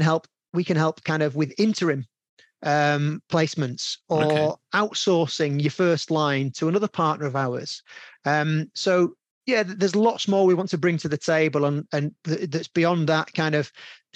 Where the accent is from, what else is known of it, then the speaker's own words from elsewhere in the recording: Yorkshire and the Humber, United Kingdom; As a Yorkshireman, we're notoriously tight